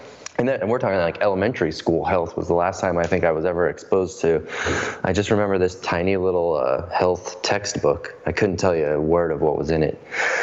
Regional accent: Phoenix, Arizona, United States; I grew up in Phoenix, Arizona, where I still live today

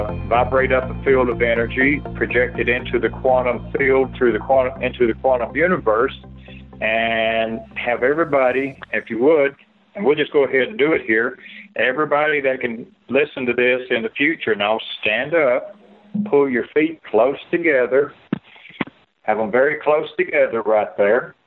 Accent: Clayton, Georgia, United States; In my hometown, rural town of Clayton, Georgia, my grandmother was known as a hands-on Christian healer.

